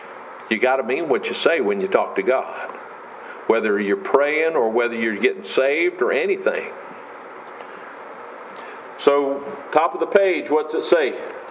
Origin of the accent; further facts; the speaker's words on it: Baltimore, Maryland, United States; born there; I was born in Baltimore. Didn't live there but a year, but I was born there.